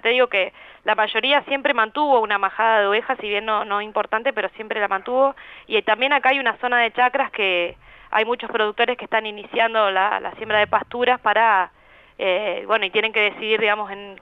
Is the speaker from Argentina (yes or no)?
yes; Rio Colorado, Río Negro, Argentina; born there; also born or lived in Bahia Blanca; yo soy nacida acá en Río Colorado, me fui a estudiar a la Universidad del Sur en Bahía Blanca